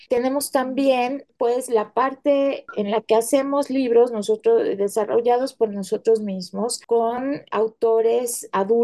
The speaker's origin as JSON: {"language": "Spanish", "town": "Tuxpan", "region": "Veracruz", "country": "Mexico", "tie": "born or raised there", "said": "los abuelos son veracruzanos. Yo crecí en Veracruz, soy en Tuxpan. Uno es de donde aprende a dar sus primeros pasos porque jamás se te va a olvidar."}